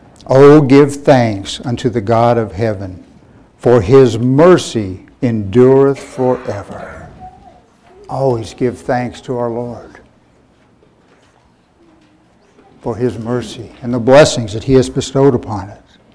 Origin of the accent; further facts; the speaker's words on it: Colorado, United States; But I'm from Colorado, we had four seasons, four distinct seasons, all different.